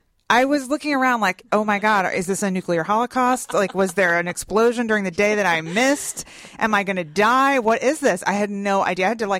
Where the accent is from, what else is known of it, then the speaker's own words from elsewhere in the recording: Northeast, United States; now in Atlanta, United States; I'm from the Northeast originally. Let me just point that out. Though I've been here for more than half my life at this point.